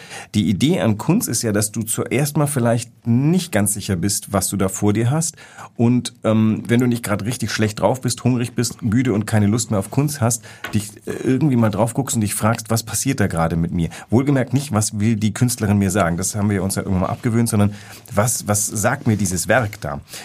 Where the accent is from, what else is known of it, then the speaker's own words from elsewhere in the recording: Vietnam; Von Kautschuk muss man wissen, als Vietnamese, da gibt's eine Geschichte.